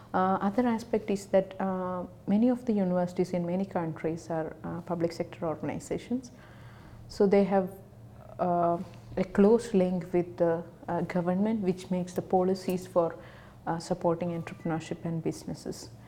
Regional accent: India; English is a second language; now in Europe; I am an Indian and I am currently based in Europe because of personal reasons.

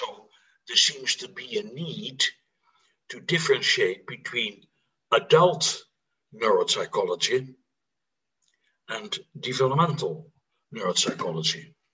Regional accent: North Netherlands, Netherlands; I'm from the Netherlands, the north of the Netherlands, which is practically also the south of the Netherlands because it is a very small country

